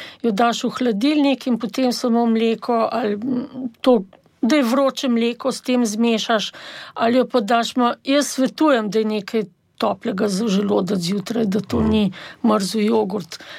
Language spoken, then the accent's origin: Slovenian; Ljubljana, Central Slovenia, Slovenia; O Ljubljani tudi. Se dobi tudi, tudi drugod, tako da jaz sem itak iz Bežigrada